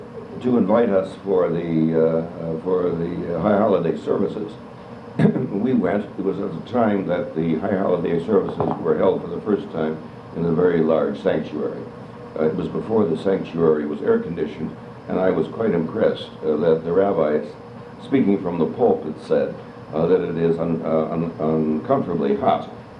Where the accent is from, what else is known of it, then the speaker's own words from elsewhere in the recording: Madison, Wisconsin, United States; also born or lived in Honolulu; You must recall that I was raised in Madison, Wisconsin, where the Jewish community was very marginal.